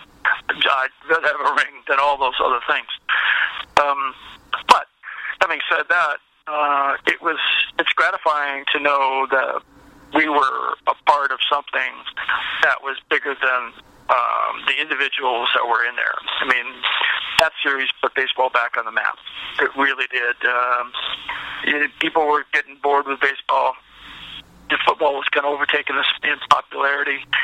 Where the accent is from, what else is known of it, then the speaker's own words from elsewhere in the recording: Chicago, Illinois, United States; but I'm from Chicago. I had a lot of people there.